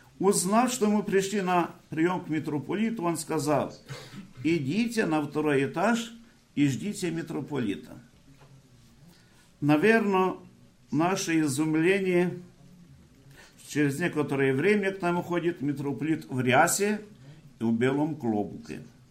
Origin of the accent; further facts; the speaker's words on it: Ukraine; мы с Украины, мы знаем, как должен быть то митрополит